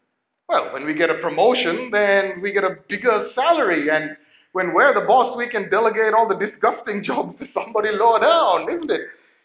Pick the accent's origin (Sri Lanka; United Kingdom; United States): Sri Lanka; you know I was born in Sri Lanka and that I grew up in Sri Lanka. I don't know how many of you know that we did a 3-year stint in Hawaii, my parents and I.